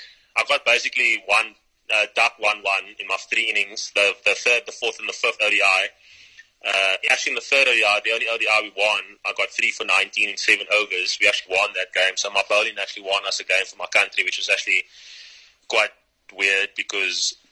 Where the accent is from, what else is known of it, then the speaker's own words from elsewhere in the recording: Cape Town, Western Cape, South Africa; I grew up in Surrey State on the Cape Flats. It's the suburb next to Manenberg.